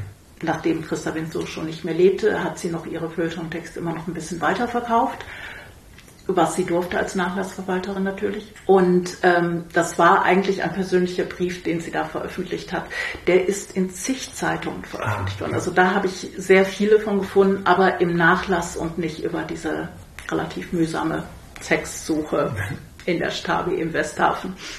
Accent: Netherlands; Ich komme aus den Niederlanden, wo auch alles digitalisiert ist

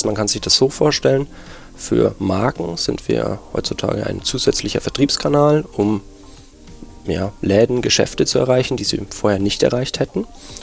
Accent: Nuremberg, Bavaria, Germany; now in Berlin, Germany; ja, ich bin Nürnberger, und ja, aber Berlin, die Hauptstadt, hatte man großen Reiz ausgemacht für mich, und deswegen wollte ich hier wohnen.

